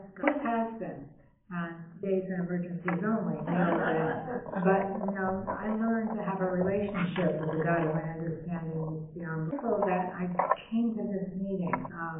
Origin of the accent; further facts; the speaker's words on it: Portsmouth, Rhode Island, United States; But we come from Portsmouth, Rhode Island. That's a long drive.